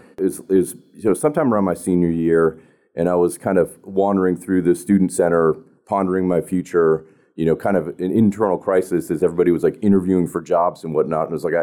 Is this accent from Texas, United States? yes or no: no; Massachusetts, United States; I born and raised in Massachusetts.